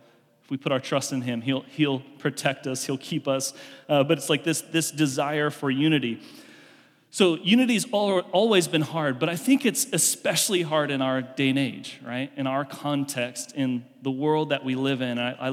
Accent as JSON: {"language": "English", "region": "Kansas", "country": "United States", "tie": "born or raised there", "said": "We grew up in Kansas, go to Colorado"}